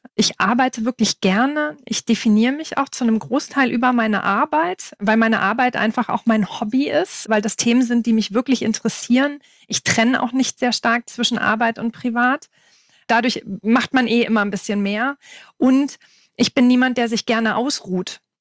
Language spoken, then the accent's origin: German; Lower Saxony, Germany; moved away as an adult; Ich bin von Niedersachsen nach Baden-Württemberg gezogen in 2005.